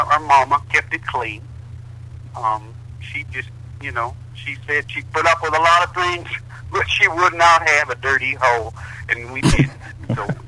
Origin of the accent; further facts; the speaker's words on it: Mooney's Gap, Tennessee, United States; I grew up in East Tennessee, in Mooney's Gap in Cock County, right in the midst of the Smoky Mountains there.